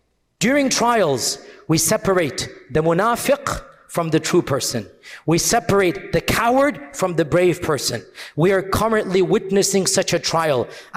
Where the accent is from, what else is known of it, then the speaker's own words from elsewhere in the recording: United States; We, as American Muslims, are no longer a very small minority. We're still a minority, but you cannot compare to how we were 40, 50 years ago.